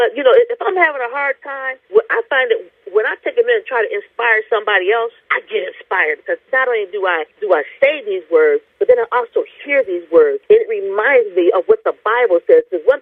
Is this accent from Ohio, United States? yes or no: yes; Toledo, Ohio, United States; But I grew up in Toledo, so I was like less than an hour from Detroit. So I had a lot of Detroit influences, okay?